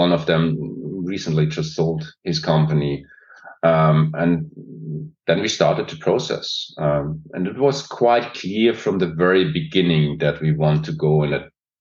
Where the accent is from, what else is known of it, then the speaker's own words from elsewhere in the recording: Brussels, Brussels-Capital Region, Belgium; English is a second language; I grew up in Brussels. So I rather feel European than German, even if that's sometimes odd to say.